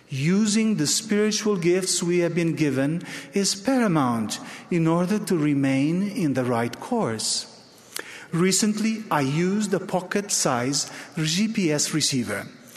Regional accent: Portugal; In my home country of Portugal, for instance, during the period of the discoveries in the 15th century, navigators from Lisbon

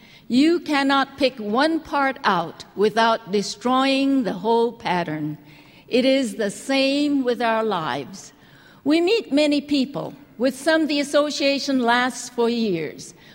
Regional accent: Hawaii, United States; When I was growing up on the Big Island of Hawaii, all of us kids used to keep a piece of string like this handy to play with.

